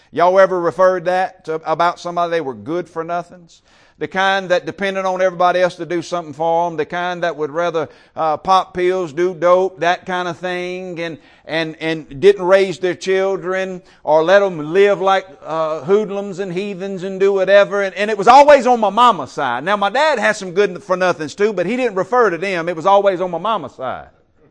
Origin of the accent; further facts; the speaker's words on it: Covington, Louisiana, United States; When I was growing up in Covington, Louisiana, I shared a little bit about that last night.